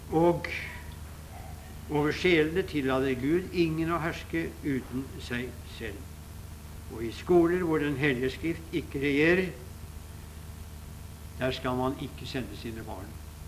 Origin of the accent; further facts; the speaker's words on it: Oslo, Norway; Vi til å begynne med vokste jeg opp på Abelse, som den gang var en veldig forlatt bydel i Oslo. Og omtrent alle husene var hytter som sto på perler, og det var en fattigdom og tilsvarende liv uten like.